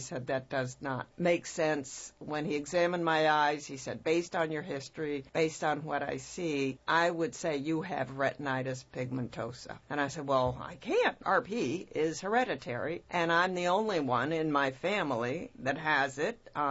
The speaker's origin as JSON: {"language": "English", "region": "Vermont", "country": "United States", "tie": "born or raised there", "moved": "as an adult", "said": "I was born and raised in Vermont and lived there till I was a young adult in my early 30s."}